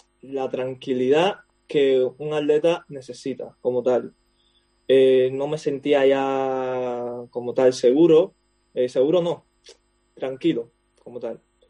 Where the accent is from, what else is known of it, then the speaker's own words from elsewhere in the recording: Havana, Cuba; Soy de La Habana.